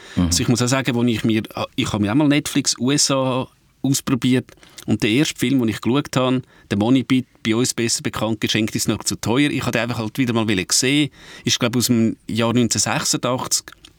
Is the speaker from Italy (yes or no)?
no; Switzerland; wenn ich als Schweizer dort draufgehe, heisst man zuerst, ja, not available in your country.